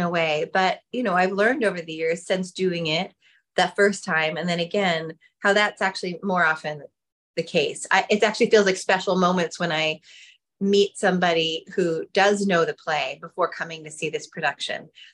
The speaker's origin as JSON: {"language": "English", "town": "New York City", "region": "New York", "country": "United States", "tie": "born or raised there", "said": "My mother wasn't Jewish, but we grew up in New York City. My brothers went to nursery school at the local synagogue."}